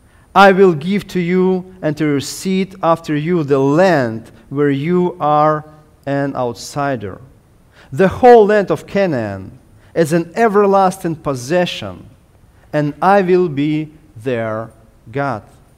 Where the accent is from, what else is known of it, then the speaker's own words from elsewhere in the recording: Ukraine; first language Ukrainian; English is a second language; my first language is Ukrainian, my second Russian, and only my third is English.